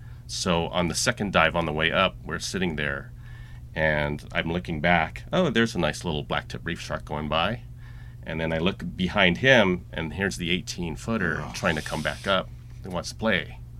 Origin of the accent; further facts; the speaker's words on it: Hawaii, United States; And growing up in Hawaii, I'm used to being in the water.